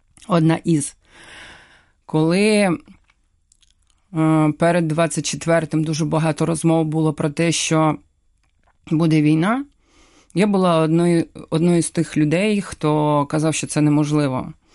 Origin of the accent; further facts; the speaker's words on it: Kyiv, Ukraine; Так я потрапила в Київ, це моє рідне місто, і мені тут краще, тому що вдома, тому що свої люди.